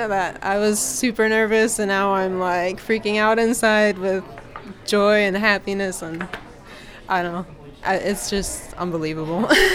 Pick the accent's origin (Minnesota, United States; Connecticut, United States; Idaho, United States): Minnesota, United States; Sleepy Eye; I'm from Sleepy Eye, Minnesota, and I have been raising brown Swiss cattle since I was 7 years old